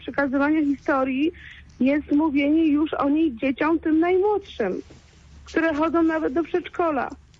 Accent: Gniezno, Greater Poland Voivodeship, Poland; Ja nie pochodzę może z Poznania, pochodzę z Gniezna. Jestem rocznik 84

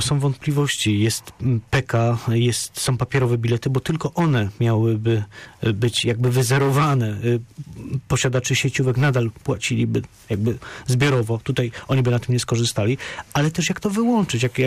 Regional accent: Poznań, Greater Poland Voivodeship, Poland; My też wjeżdżamy z samochodami do centrum jako poznaniacy.

